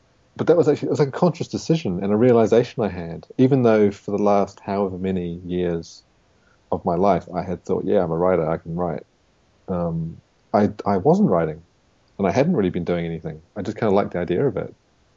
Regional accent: New Zealand; now in England, United Kingdom; I don't really feel like I'm a New Zealander living in England writing. I'm just kind of writing.

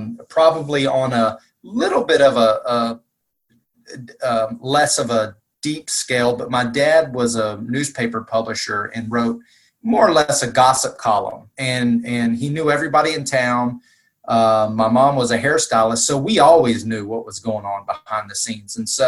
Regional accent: the South, United States; I'm from the South and the Bible Belt.

